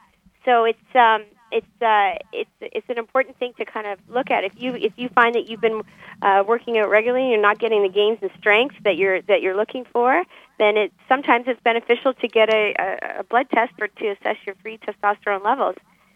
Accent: Canada; also born or lived in Spain; I was born in Spain, and then I moved to Canada just when I was abou

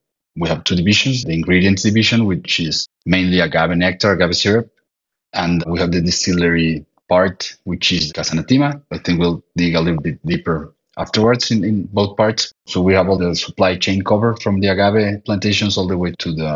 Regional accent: Guadalajara, Jalisco, Mexico; English is a second language; from Guadalajara, Mexico.

